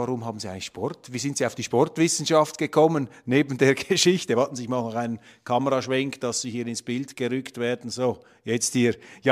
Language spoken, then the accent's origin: German; Switzerland; Als Schweizer halte ich hier einfach dokumentarisch fest, was das Thema ist.